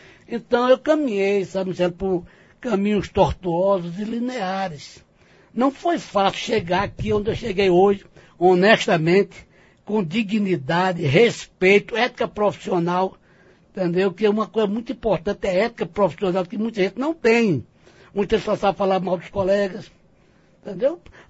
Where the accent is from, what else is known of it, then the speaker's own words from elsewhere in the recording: Itabira, Minas Gerais, Brazil; also born or lived in Usina Pedrosa; na usina Pedrosa, onde eu nasci, o homem aprende a ler para votar nos políticos do dono da usina. E papai não queria isso para os filhos dele, eu vim para Itabira.